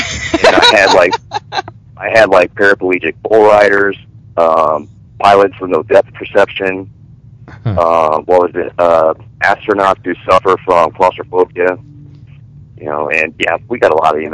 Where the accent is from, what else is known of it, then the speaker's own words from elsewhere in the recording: Bradenton, Florida, United States; here in my hometown of Bradenton, Florida